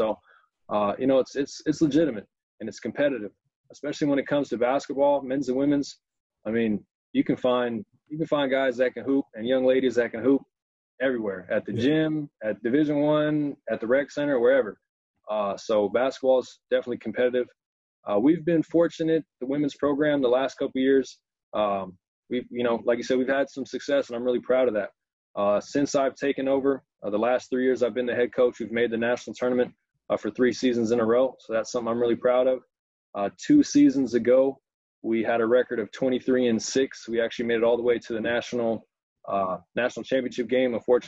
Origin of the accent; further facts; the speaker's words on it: California, United States; I'm from California. I went to a junior college in California for 2 years, Contra Costa College.